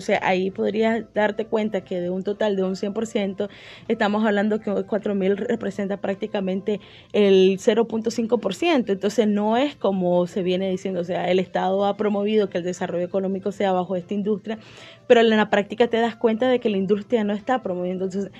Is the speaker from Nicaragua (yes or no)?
yes; Nicaragua; nosotros como nicaragüenses nos enfrentamos a esta pandemia bajo otra crisis